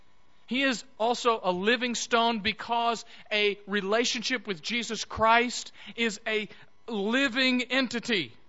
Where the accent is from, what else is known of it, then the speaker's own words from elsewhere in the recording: United States; Now, you know, we're American, and that doesn't make a whole lot of sense to us